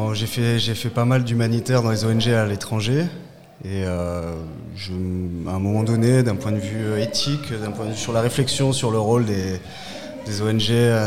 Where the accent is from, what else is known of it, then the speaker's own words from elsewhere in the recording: Saint-Martin-d'Hères, Auvergne-Rhône-Alpes, France; Et puis moi, je suis de Saint-Martin-d'Air, donc je suis revenu aussi.